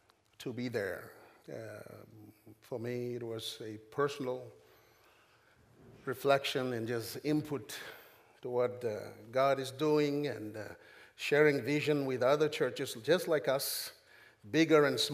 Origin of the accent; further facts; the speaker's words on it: Fiji; now in Stavanger, Norway; From Stavanger, Norway, but I'm from the Fiji Islands. Oh, it's a long way from the Fiji Islands to come to Dubai. I said, no, I live and work in Stavanger.